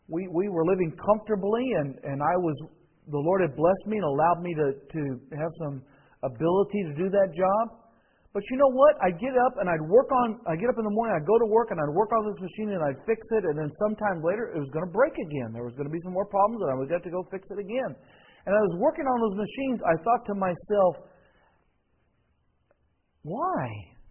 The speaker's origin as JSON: {"language": "English", "country": "United States", "said": "Spent 10 years apologizing for being American. I did."}